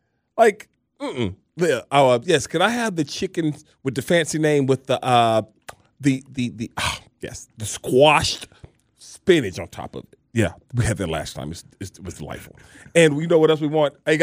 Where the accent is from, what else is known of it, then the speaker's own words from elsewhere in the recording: Fort Valley, Georgia, United States; I'm from Fort Valley. All right?